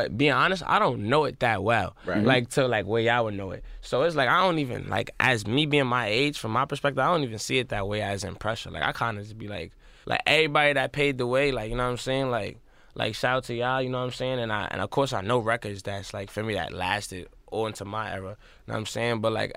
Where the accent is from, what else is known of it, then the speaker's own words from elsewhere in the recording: South Bronx, New York, United States; I'm from the South Bronx, and I got into music and into where I'm at, like really just off of self hustling.